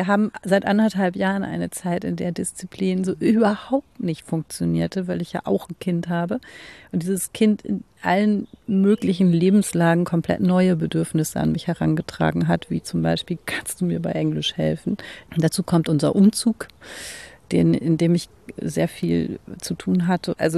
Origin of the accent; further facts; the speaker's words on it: Hamburg, Germany; in der Sternschanze, wo ich aufgewachsen bin, auch später, ist es einfach auch eine Dealer-Ecke gewesen.